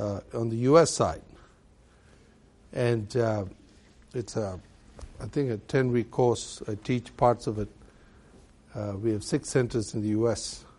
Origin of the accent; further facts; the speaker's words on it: Malaysia; And I grew up in Malaysia, and I grew up with 39% of Muslims all around me.